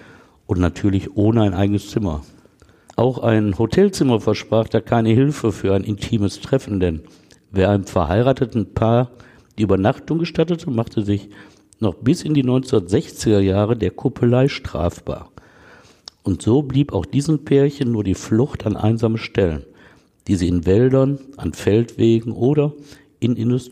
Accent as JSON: {"language": "German", "town": "Essen", "region": "North Rhine-Westphalia", "country": "Germany", "tie": "born or raised there", "said": "In meiner Heimatstadt Essen hat es mal eine Serie von Frauenmorden und Vergewaltigungen gegeben"}